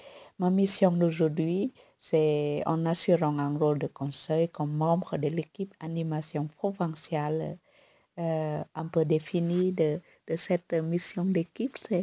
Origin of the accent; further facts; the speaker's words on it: Central Highlands, Vietnam; Ma vie était semblable à celle de tant d'autres jeunes filles des hauts plateaux au Vietnam.